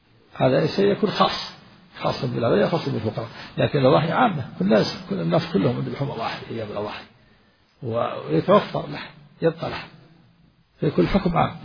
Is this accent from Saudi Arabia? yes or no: yes; Najd, Saudi Arabia; وكان هذا إلى عهد قريب عندنا في نجد هنا يملحون. كنت وأنا صغير أدرك هذا